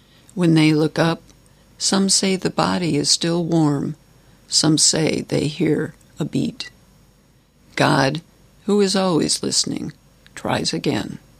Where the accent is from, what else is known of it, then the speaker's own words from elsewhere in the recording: Detroit, Michigan, United States; I was born and raised in Detroit, so really my identity was formed out of civil rights and protest and an awareness of social injustice.